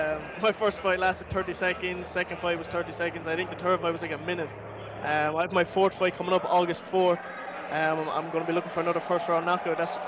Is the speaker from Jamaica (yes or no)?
no; Cork, Munster, Ireland; You need to go to Cork, where I'm from. Cork, Ireland.